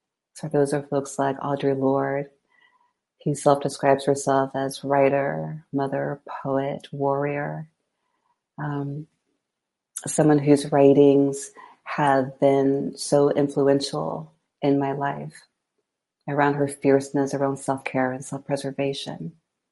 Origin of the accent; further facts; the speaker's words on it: Virginia, United States; I'm from East Virginia, or just regular Virginia.